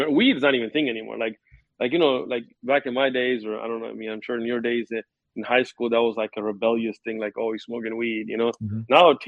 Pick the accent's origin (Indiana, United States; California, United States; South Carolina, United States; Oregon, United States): California, United States; San Diego; I mean, fortunately, I'm from San Diego, and yeah. San Diego is not as bad as other parts of California.